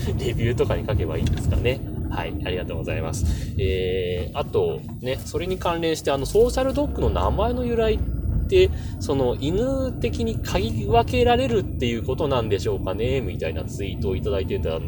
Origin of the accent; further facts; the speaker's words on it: Kamaishi, Iwate, Japan; born there; その2011年にね、自分、釜石ってとこで生まれたんですけど